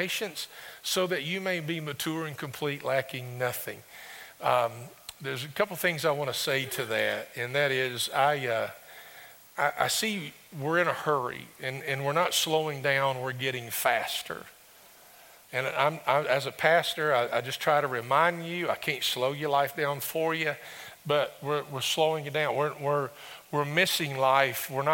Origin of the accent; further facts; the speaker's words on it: Summersville, United States; When I was growing up in Summersville